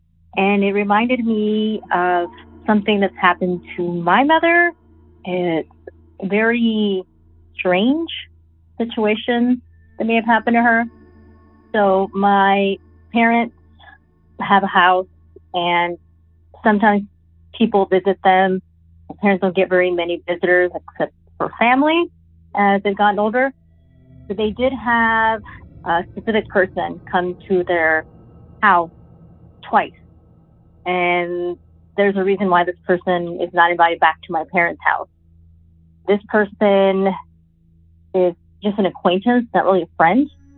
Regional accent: Texas, United States; Hello, Derek. … I'm from Texas.

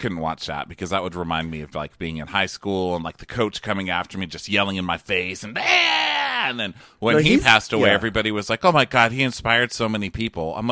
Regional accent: United States; I'm American and I should know sports jokes.

